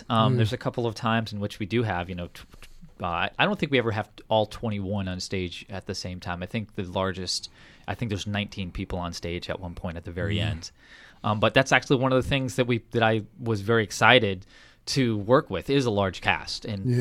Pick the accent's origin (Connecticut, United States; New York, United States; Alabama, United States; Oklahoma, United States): Connecticut, United States; Waterbury; I recognize my hometown of Waterbury, Connecticut in here.